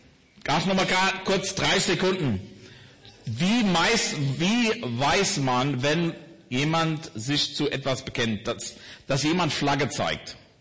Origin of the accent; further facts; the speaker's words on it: Germany; also born or lived in Memphis, United States; Ne, meine Mutter war Deutsche, aus Berlin eigentlich, und mein Vater ist aus Amerika. Ich bin in Deutschland aufgewachsen, aber Heimat für meine Vater ist Memphis, Tennessee. Dort bin ich auf die Uni gegangen, bin aber seit 20 Jahren wieder in Camden.